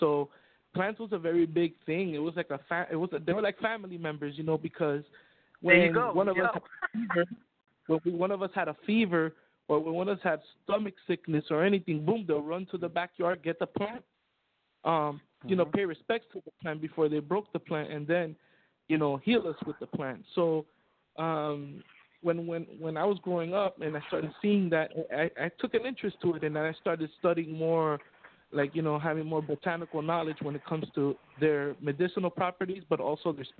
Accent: Miami, Florida, United States; born there; When I lived in Florida, when I lived in Miami, I was born in Miami, Florida.

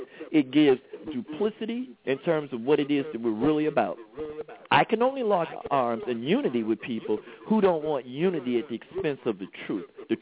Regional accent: Chicago, Illinois, United States; now in Atlanta, United States; I'm an Israelite from Chicago. I just happen to live in the metropolitan Atlanta area.

